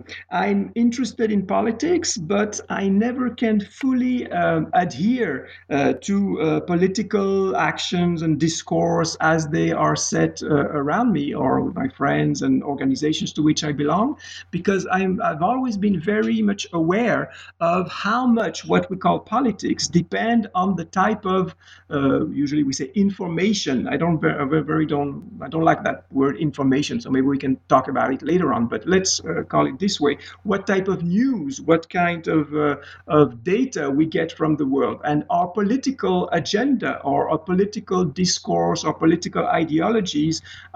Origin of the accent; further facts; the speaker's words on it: Geneva, Switzerland; English is a second language; moved away as an adult; now in United States; I am from Swiss origin in Geneva. I spent about 30 years in Geneva studying mostly literature. Then I moved to the United States of America, the beautiful city of Pittsburgh, PA